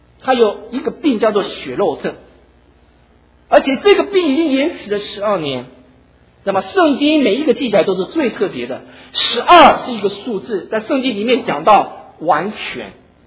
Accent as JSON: {"language": "Chinese", "country": "Taiwan", "moved": "as an adult", "lives_now": "United States", "said": "我是从台湾来的，今年刚好来美国20年。在20年里面，我曾经几次回过台湾，"}